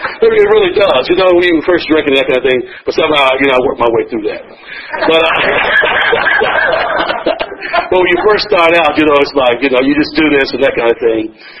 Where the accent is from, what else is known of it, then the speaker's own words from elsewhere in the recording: Albany, Georgia, United States; also born or lived in Memphis, Tennessee; I grew up in Albany, Georgia, and Memphis, Tennessee.